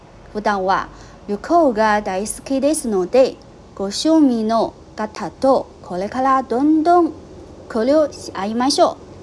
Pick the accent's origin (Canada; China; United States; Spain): China; Tianjin; Japanese is a second language; 出身地は天津です。